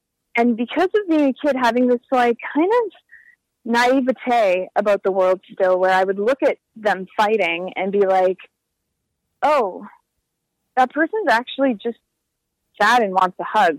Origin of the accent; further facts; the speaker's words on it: Winnipeg, Manitoba, Canada; So I grew up there in Winnipeg, and my parents both emigrated from Portugal.